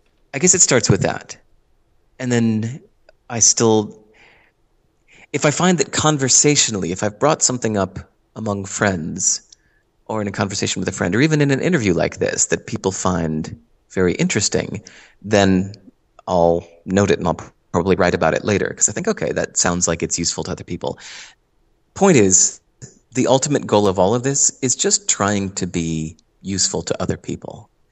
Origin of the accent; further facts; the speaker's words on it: Hinsdale, Illinois, United States; I grew up in Hinsdale, Illinois.